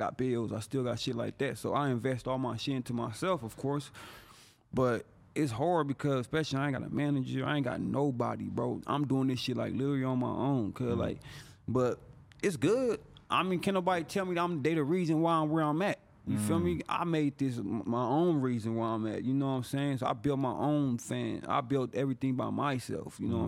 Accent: San Bernardino, California, United States; This time where I've been in Florida, and they already know I'm from California by the way I dress. And they be like, you from L.A.? I'm like, nigga, I'm from San Bernardino.

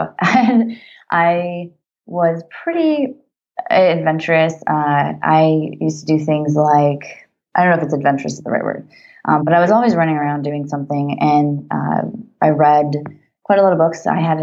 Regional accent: Florida, United States; moved away; also born or lived in Simi Valley, California; I was born in Simi Valley, California, and then I left when I was about 3 to South Florida. So early life, I moved quite a bit

